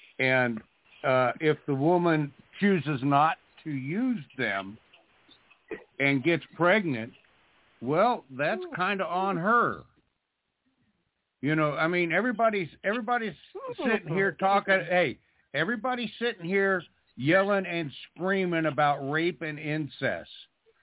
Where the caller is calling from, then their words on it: Alaska, United States; I'm not British Columbia. I'm Alaska.